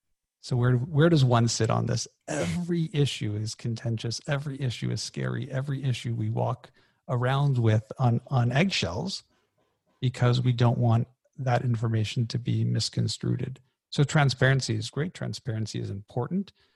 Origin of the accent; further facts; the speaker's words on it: Canada; I'm Canadian.